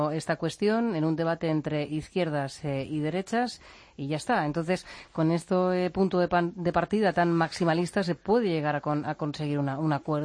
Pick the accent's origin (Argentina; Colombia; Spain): Spain; Region of Murcia; now in Madrid, Spain; bueno que tiene este calor que estamos pasando aquí en Madrid, que por lo menos no me olvido de Murcia, de mi tierra, ¿no?